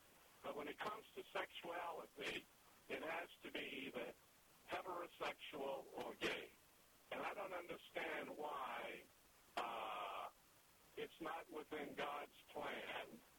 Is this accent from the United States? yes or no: yes; the South, United States; I'm black. I grew up in the South, the segregated South, in the born in 39. And I'm also Baptist.